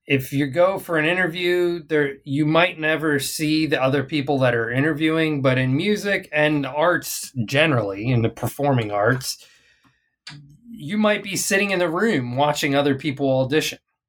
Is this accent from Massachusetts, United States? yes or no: no; Virginia, United States; I grew up in Virginia, and we would go up to New York where he grew up.